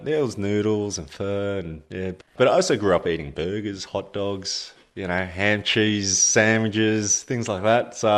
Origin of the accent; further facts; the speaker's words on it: Canberra, Australian Capital Territory, Australia; born there; Yeah, I was born in Canberra in 84.